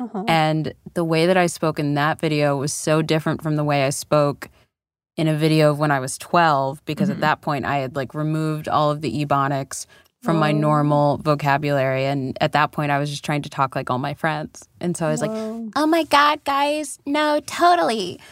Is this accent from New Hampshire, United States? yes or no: no; Virginia, United States; I was born in Northern Virginia, and I was raised there as well.